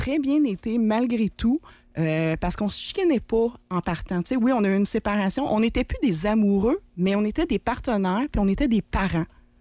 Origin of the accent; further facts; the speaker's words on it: Salaberry-de-Valleyfield, Quebec, Canada; now in Quebec City, Canada; je viens de la Montérégie. J'ai passé. J'étais arrivée à Québec en 2020, en plein milieu de la pandémie. Donc, j'ai passé la majorité de ma vie en Montérégie. Une belle région, Salaberry de Valleyfield